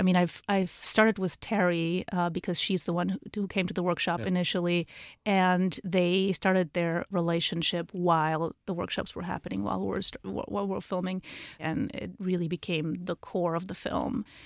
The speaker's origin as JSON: {"language": "English", "country": "Germany", "tie": "born or raised there", "also_born_or_lived": "Poland", "lives_now": "Los Angeles, United States", "said": "I am from Poland and I grew up in Germany. I've lived in LA for 13 years now"}